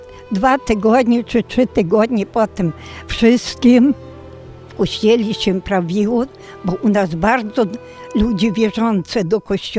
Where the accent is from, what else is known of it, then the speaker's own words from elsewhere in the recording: Warszawka, Volyn Oblast, Ukraine; Pochodzę z Wołynia, wieś Warszawka, powiat Gorochów, województwo Łódź. Moja wieś miała 42 numery.